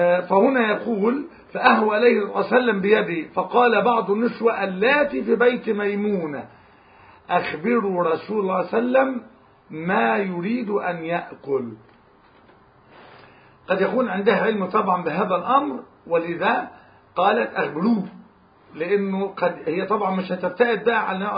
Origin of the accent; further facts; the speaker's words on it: Sharqia Governorate, Egypt; كما نرى مثلا عندنا في الشرقية طقوس معينة في الأكل والكلام إلى آخره